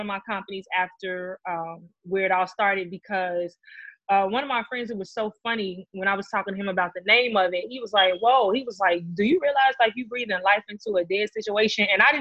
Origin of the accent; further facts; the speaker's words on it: Inglewood, California, United States; Yeah, because I'm from Inglewood.